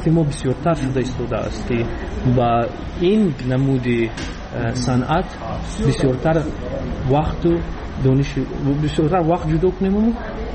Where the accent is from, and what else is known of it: Tajikistan; moved away